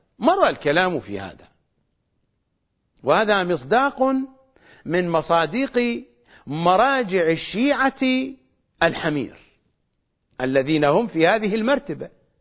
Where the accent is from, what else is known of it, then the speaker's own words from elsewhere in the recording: Karbala, Karbala Governorate, Iraq; يا كربلائيون يا عراقيون، وأنا منهم، أنا واحد منهم، أنا من الكربلائيين ومن العراقيين، أنا لا أتحدث عن جغرافيا كربلاء، نحن من كربلاء وإلى كربلاء.